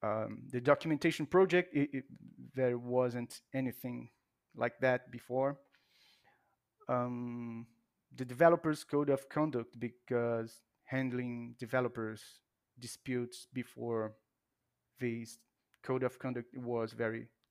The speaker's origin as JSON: {"language": "English", "country": "Brazil", "first_language": "Portuguese", "second_language": "English", "said": "And well, I'm from Brazil and it's Portuguese, and we say Melio here."}